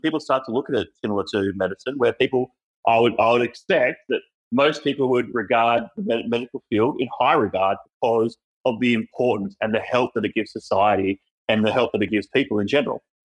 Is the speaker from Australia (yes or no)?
yes; Canberra, Australian Capital Territory, Australia; And especially, I'm from Canberra. People in Canberra do not understand threat.